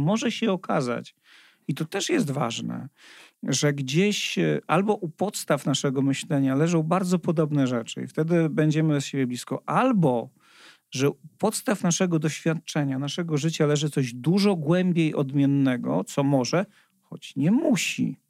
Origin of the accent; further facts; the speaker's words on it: Warsaw, Masovian Voivodeship, Poland; Ja akurat jestem z Warszawy, no i w moim 15-piętrowym bloku na każdym piętrze było 20 mieszkań, osiedle za Żelazną Bramą słynne